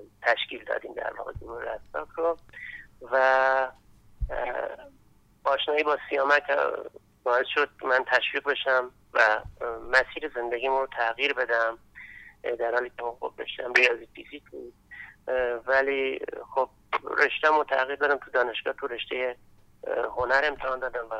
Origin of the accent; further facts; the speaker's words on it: Kermanshah, Iran; من اصالتا کرمانشاهی هستم و در فرهنگ کردستان متولد شدم در واقع.